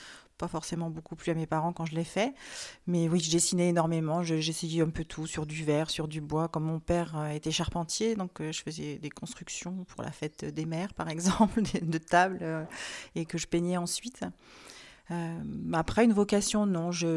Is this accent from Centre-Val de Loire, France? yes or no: yes; Saint-Jean-Saint-Germain, Centre-Val de Loire, France; also born or lived in Châtillon-sur-Indre; j'ai un petit pied dans le Berry, ce qu'on appelait autrefois la petite Touraine. Je suis née à Châtillon-sur-Indre et j'ai grandi à Saint-Jean-Saint-Germain, donc sur les bords de l'Indre.